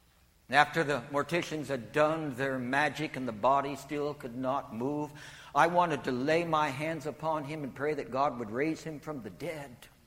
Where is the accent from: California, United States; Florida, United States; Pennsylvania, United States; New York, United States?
California, United States; Bakersfield; We flew from L.A. into my hometown of Bakersfield. My parents met me there at Meadows Field, which is the local airport.